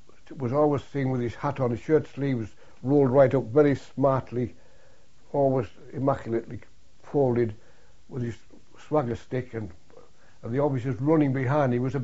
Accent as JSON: {"language": "English", "town": "Barnard Castle", "region": "North East England", "country": "United Kingdom", "said": "Where are you from? I said, I'm from Barnard Castle."}